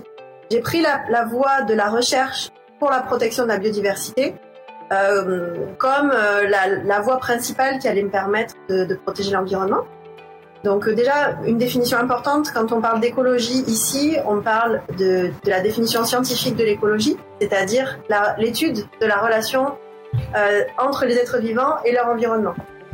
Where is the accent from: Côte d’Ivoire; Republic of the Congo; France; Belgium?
France; Marseille, Provence-Alpes-Côte d'Azur; je suis Marseillaise, j'ai 35 ans, j'ai deux enfants et puis je viens d'une famille qui est arrivée d'Afrique du Nord, qui a dû partir en très peu de temps, donc qui est arrivée à Marseille.